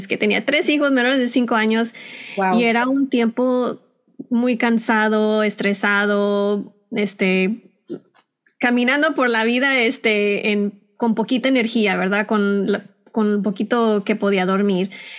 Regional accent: Texas, United States; now in California, United States; yo en ese tiempo viví en Texas, bueno, yo nací y crecí en Texas, y luego me enamoré, me casé, me moví a California

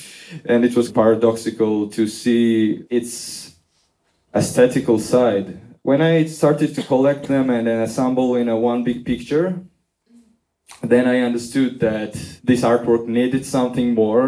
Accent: Tbilisi, Georgia; I started it 4 years ago in my hometown, Tbilisi, Georgia.

